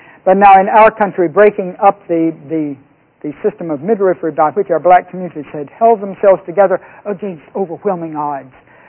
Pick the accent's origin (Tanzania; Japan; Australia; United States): United States; Southern United States; I'm from the South.